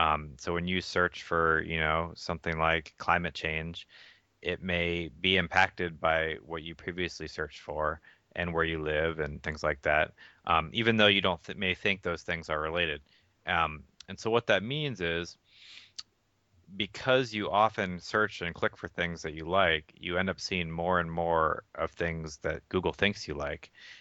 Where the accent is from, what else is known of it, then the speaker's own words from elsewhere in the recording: Atlanta, Georgia, United States; also born or lived in Philippines; So I grew up in Atlanta. I spent a couple years in Philippines before that, and then I went to college in Boston, Massachusetts at MIT.